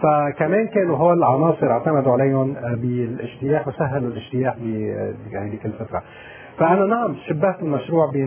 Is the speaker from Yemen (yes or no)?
no; Lebanon; أنا مصلحتي كلبناني اني ايد العربية السعودية لأسباب متعددة.